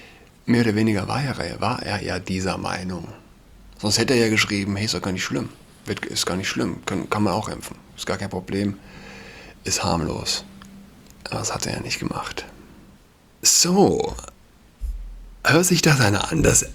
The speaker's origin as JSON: {"language": "German", "region": "Saarland", "country": "Germany", "lives_now": "Berlin, Germany", "said": "Ich bin Saarländer und ich kenne es nicht. Ja. Also, als ich ein Kind war, ich bin 31"}